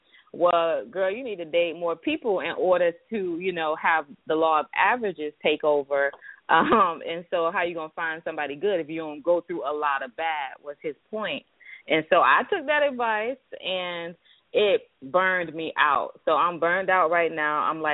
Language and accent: English; Miami, Florida, United States; a lot of people know I'm from Miami, but I give a lot of praise to Harlem and Brooklyn